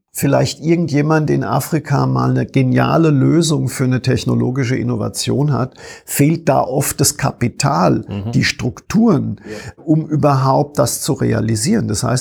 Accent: Germany; Ich meine, ich komme aus Deutschland und ich habe noch in meiner Kindheit und Jugend die DDR miterlebt, weil wir Verwandten auch da drüben hatten.

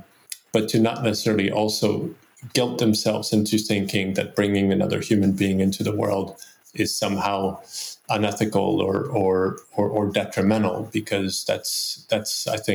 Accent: France; now in United States; It's actually, even though I was born and raised in France, my mother her mother was a longtime American, but hardly spent any of her life living in the U.S.

